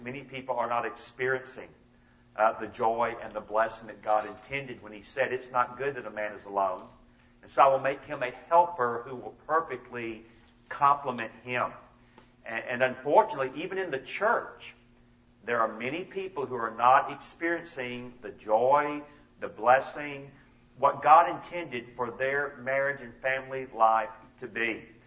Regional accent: Atlanta, Georgia, United States; As you can probably already tell, I'm not from your part of the country. I am from Atlanta, Georgia. That is where I grew up, along with my wife, Charlotte.

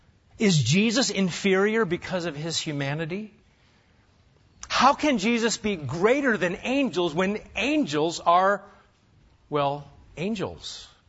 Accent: Nebraska, United States; I was a boy growing up in Nebraska, crew cut and all, I had a dilemma

